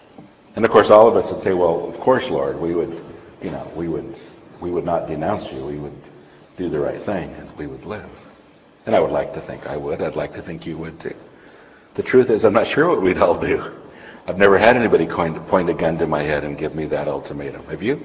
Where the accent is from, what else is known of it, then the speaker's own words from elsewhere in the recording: United States; And I'm from America, it's not a good subject.